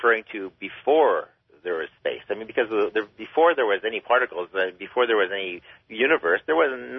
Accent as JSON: {"language": "English", "town": "Reno", "region": "Nevada", "country": "United States", "lives_now": "Oregon, United States", "said": "Actually, I'm calling from Oregon, but I'm from Reno."}